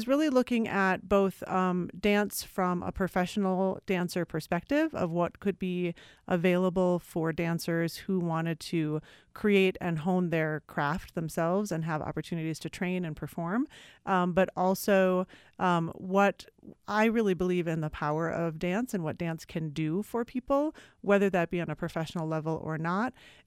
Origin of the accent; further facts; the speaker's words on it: Minneapolis, Minnesota, United States; I'm originally from Minneapolis, and ended up very randomly in New Mexico